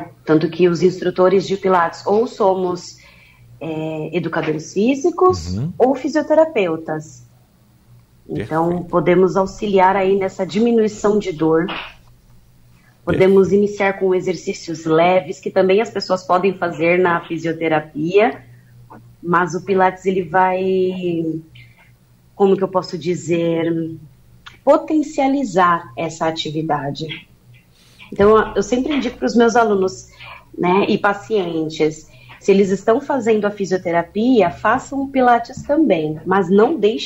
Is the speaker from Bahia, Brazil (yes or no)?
no; São Paulo, Brazil; DDD11, né, que eu sou de São Paulo.